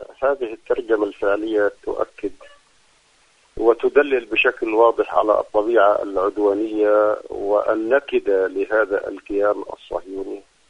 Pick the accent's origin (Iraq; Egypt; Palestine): Palestine; ونحن كشعب فلسطيني نحن الضحية الأولى